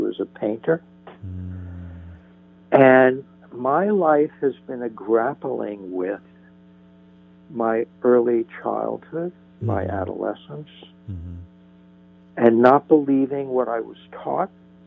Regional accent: New Jersey, United States; Because I came from such a challenged childhood, I grew up in New Jersey.

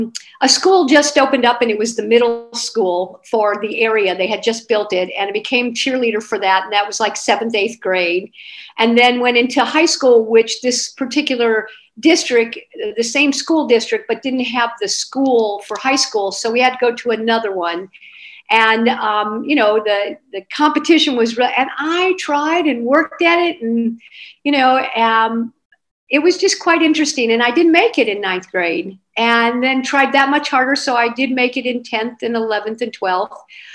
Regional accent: St. Louis, Missouri, United States; She's been ever, and we're both from St. Louis.

